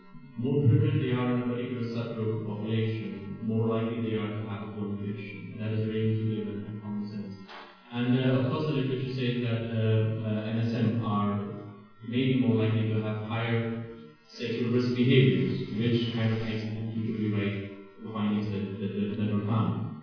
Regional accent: Oklahoma, United States; I'm from Oklahoma.

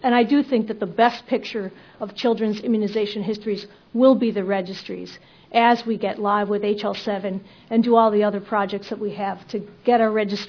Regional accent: Vermont, United States; from Vermont.

